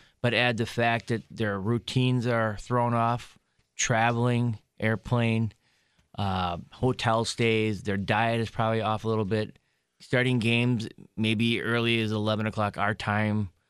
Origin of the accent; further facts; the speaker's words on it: Delafield, Wisconsin, United States; Yeah, so I grew up in the Delafield area, and I went to high school at Marquette High School.